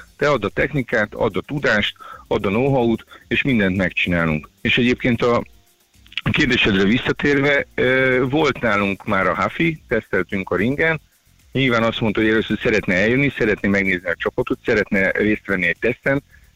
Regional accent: Hungary; nagyon büszkén mondom el, hogy magyar mérnökökkel, magyar szerelőkkel dolgozunk, és teljesen 98%-ban magyarok vagyunk, és Magyarországról képviseljük a nemzetközi elitben a kis autosportos világunkat.

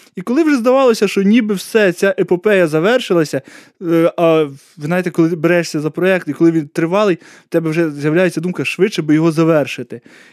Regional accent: Zhytomyr Oblast, Ukraine; Причому я людина, яка родом із Житомирщини

